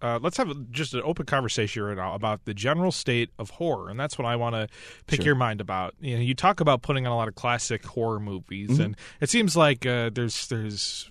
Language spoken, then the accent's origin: English; Rochester, New York, United States; growing up in Rochester, I got to see The Dryden.